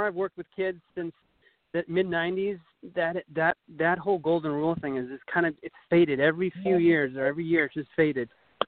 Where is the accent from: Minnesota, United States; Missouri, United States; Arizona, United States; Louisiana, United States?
Minnesota, United States; born there; I was born in Minnesota in a very small town, less than 1,000 people. My first job was when I was 8 years old on the farm.